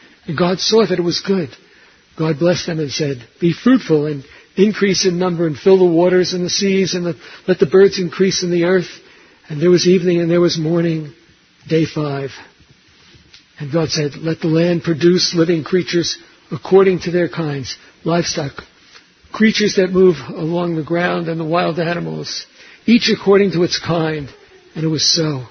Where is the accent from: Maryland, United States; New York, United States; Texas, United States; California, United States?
New York, United States; Bronx; Where am I from? I'm from the Bronx.